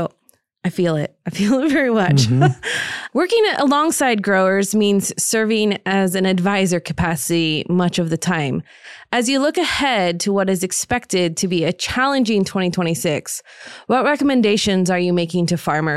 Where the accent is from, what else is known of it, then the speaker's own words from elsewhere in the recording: Indiana, United States; I'm from Northwest Indiana, so have the black sand was our farm.